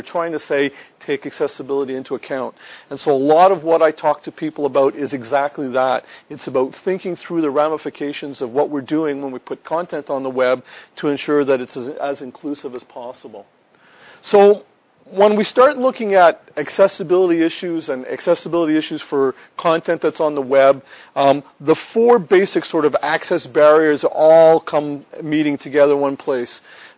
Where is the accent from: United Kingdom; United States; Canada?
Canada; and yes, I'm Canadian, and we won the hockey game, yay.